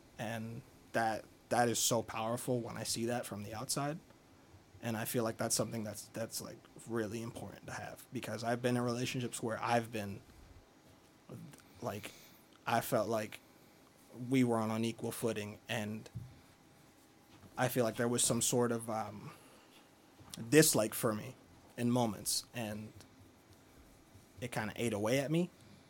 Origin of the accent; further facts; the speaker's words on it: New England, United States; Dude, I'm from New England, so like, you know, I'm on a root for like home team, dude.